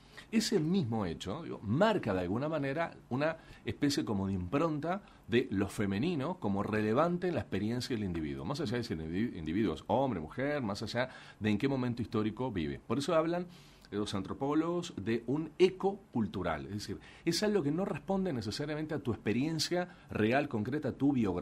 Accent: Uruguay; como uruguayos, tenemos también otra resonancia cultural con los colores celeste y blanco.

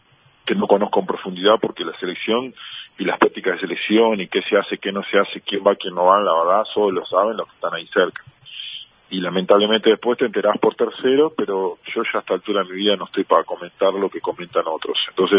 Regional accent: Uruguay; somos muchos los uruguayos que estamos pendientes

